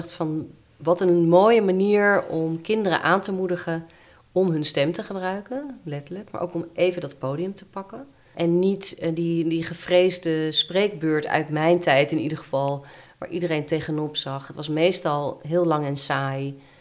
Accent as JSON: {"language": "Dutch", "country": "Netherlands", "tie": "born or raised there", "also_born_or_lived": "England, United Kingdom / United States", "said": "Ja, ik ben in Engeland geboren, maar het grootste deel in Nederland opgegroeid."}